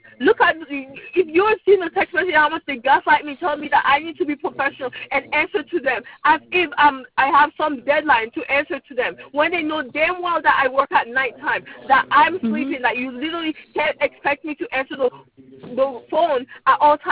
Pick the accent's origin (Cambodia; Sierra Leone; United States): Sierra Leone; English is a second language; I'm from Sierra Leone, West Africa.